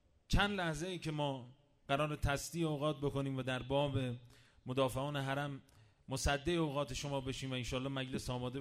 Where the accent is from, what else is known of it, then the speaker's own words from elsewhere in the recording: Iran; ما ایرانی هستیم، ما از نژاد آریایی هستیم، ما از نژاد کوروش هخامنشی هستیم،